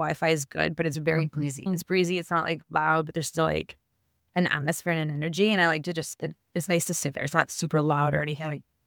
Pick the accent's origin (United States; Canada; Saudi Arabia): Canada; Toronto, Ontario; I'm from Toronto